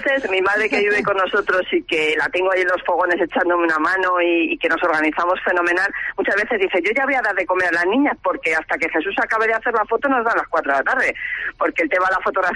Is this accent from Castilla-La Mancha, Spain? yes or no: yes; Cuenca, Castilla-La Mancha, Spain; nosotros somos de Cuenca y la verdad es que el blog tiene casi sus inicios en Cuenca